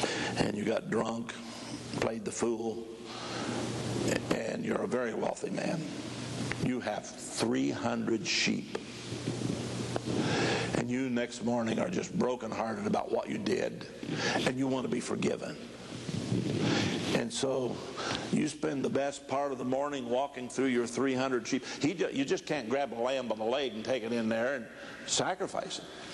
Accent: Indiana, United States; accent: Indiana; You just have to forgive my Indiana accent.

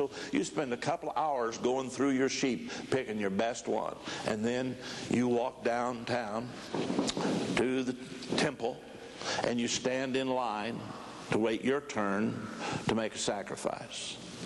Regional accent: Indiana, United States; accent: Indiana; You just have to forgive my Indiana accent.

